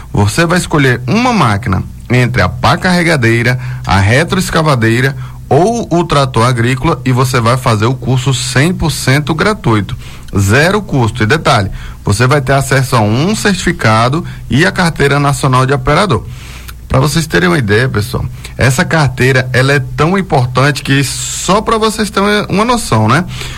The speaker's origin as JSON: {"language": "Portuguese", "town": "Brasília", "region": "Federal District", "country": "Brazil", "said": "Eu sou de Brasília, DF."}